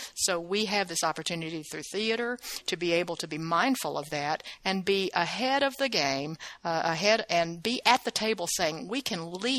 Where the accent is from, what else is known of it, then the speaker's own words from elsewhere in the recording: the South, United States; just like we shared about how being Chinese and being in growing up in the South is honoring different perspectives at the same time.